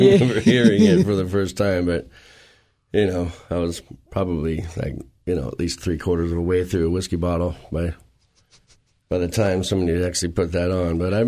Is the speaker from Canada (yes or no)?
no; San Diego, California, United States; Growing up in San Diego, he never heard it.